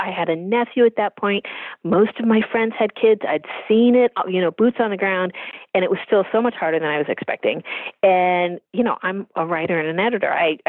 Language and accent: English; California, United States; I'd love to. I'm from California. I'm not built for this.